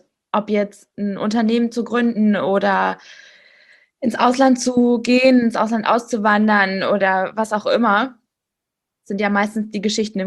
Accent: Germany; also born or lived in Finland; die andere Seite der Medaille als Deutsche in Finnland.

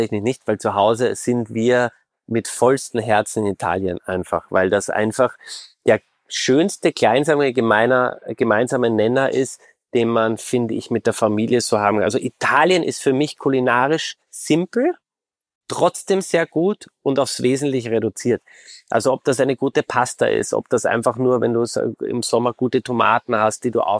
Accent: Austria; ich bin Österreicher.

